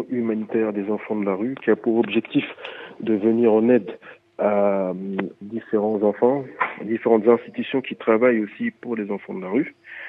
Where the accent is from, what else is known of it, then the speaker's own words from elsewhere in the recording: Senegal; On est tous originaires du Sénégal.